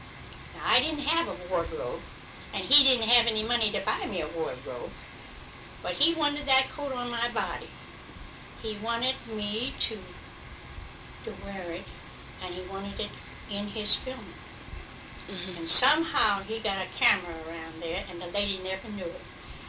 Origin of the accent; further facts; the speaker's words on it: Steelton, Pennsylvania, United States; that he go to Steelton, my hometown, 3 miles away